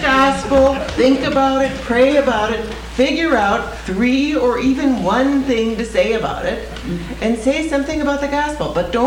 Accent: Chicago, Illinois, United States; I'm from Chicago, and I see people, pastors all over our city

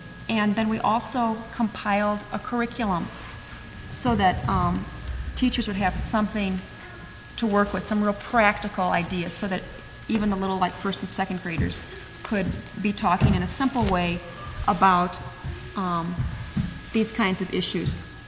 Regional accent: Minneapolis, Minnesota, United States; we're from Minneapolis.

